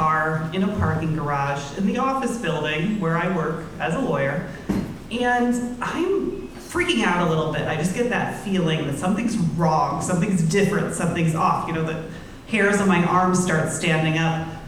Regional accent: Ohio, United States; And this is it, because I'm from Ohio. I only drive on flat lands.

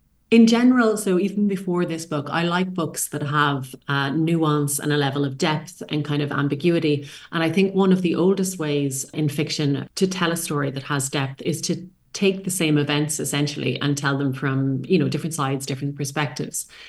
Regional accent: Ireland; I'm an Irish writer

